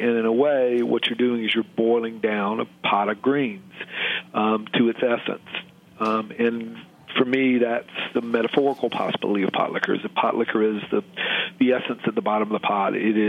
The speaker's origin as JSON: {"language": "English", "region": "the South", "country": "United States", "said": "I, as a Southerner born in 1962, as someone who kind of came aware of politics and civil rights the fight toward a better South in the late 1960s"}